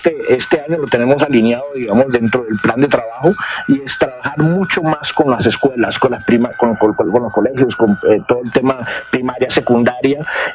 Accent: Costa Rica; yo me crié en Costa Rica. Costa Rica es un país chiquitico

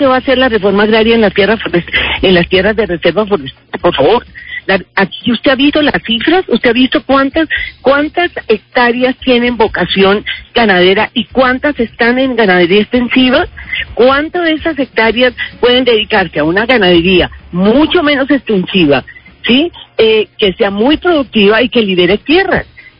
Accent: Caribbean Region, Colombia; y se lo digo como costeña

